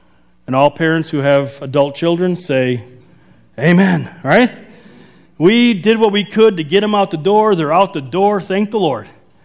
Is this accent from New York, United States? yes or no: no; Chicago, Illinois, United States; I was raised in Chicago.